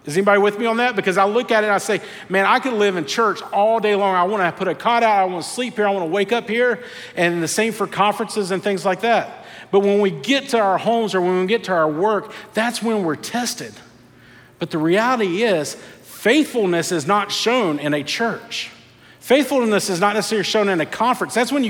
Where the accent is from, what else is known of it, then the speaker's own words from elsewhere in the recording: North Carolina, United States; I'm born and raised in North Carolina. I'm a Tar Heel fan.